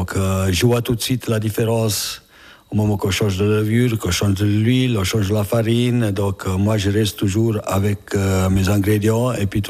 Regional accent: Italy; La pizza qu'on va savoir dans mon pays d'origine, l'Italie, c'est pâte à pizza.

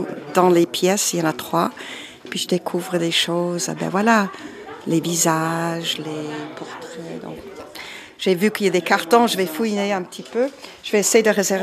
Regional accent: Neuchâtel, Switzerland; Je viens de Neuchâtel, je suis une vieille dame

